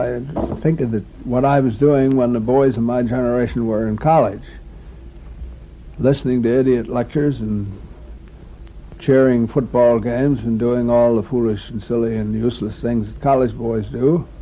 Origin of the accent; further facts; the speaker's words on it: Baltimore, Maryland, United States; born there; I was born in Lexington Street in Baltimore near Fremont.